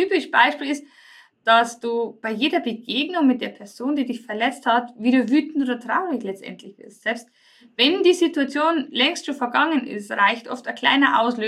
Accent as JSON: {"language": "German", "region": "Bavaria", "country": "Germany", "said": "also bei uns in Bayern sagt man, ziemlich bockig."}